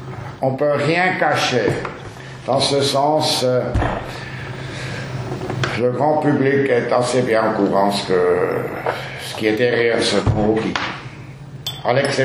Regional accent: Kandersteg, Bern, Switzerland; French is a second language; tout le monde sait que je viens de Kandersteg, tout le monde sait que j'ai fait 3 ans à l'école supérieure de commerce à la Neuville, j'essaye de parler le français avec un français fédéral de Kandersteg

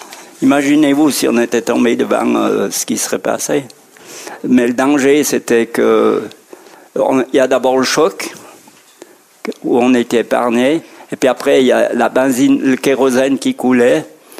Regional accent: Grandvillard, Fribourg, Switzerland; born there; je suis né à Grand-Villa, et puis au moment du crash, j'habitais déjà à Bulle.

